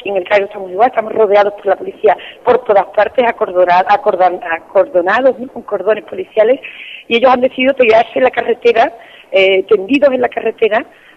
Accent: Andalusia, Spain; yo soy de Andalucía, ¿no?

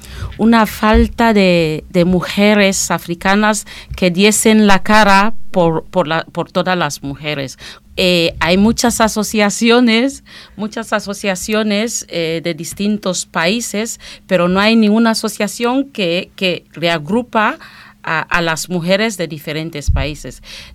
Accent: Equatorial Guinea; also born or lived in Castilla-La Mancha, Spain; now in Bilbao, Spain; yo soy de Guinea Ecuatorial, estoy en Bilbao desde el 2007. Antes estaba en Castilla-La Mancha y bueno, me ha gustado lo que es Bilbao y he preferido pues fijar mi residencia permanente aquí en Bilbao.

